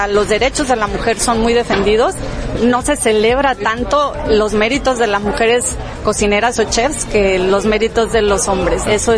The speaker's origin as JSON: {"language": "Spanish", "region": "San Luis Potosí", "country": "Mexico", "tie": "born there", "also_born_or_lived": "Cuernavaca", "said": "decidimos regresar a mi tierra natal, a la ciudad de San Luis Potosí, porque vivíamos en Cuernavaca, Morelos"}